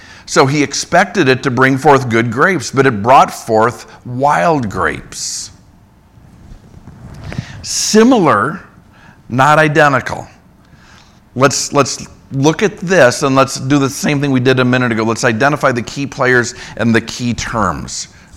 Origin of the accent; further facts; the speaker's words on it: Minnesota, United States; Growing up in Minnesota, we would go out and hunt wild blueberries, wild raspberries.